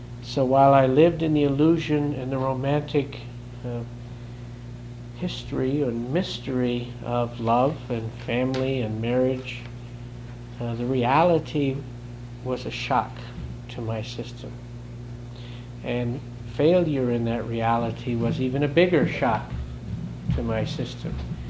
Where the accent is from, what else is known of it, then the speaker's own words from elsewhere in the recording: Tacoma, Washington, United States; I'm from Tacoma.